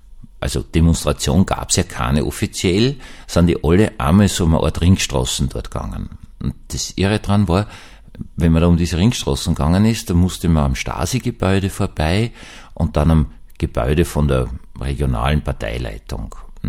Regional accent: Vienna, Austria; ich bin in Wien aufgewachsen.

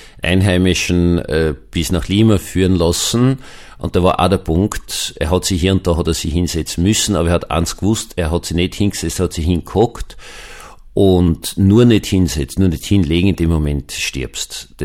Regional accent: Vienna, Austria; Das werde ich nie können, bin Wiener.

